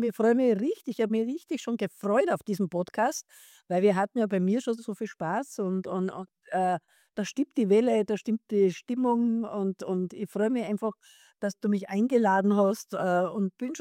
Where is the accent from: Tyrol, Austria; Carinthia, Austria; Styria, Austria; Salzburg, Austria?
Salzburg, Austria; also born or lived in Vienna; Also ich komme immer aus Salzburg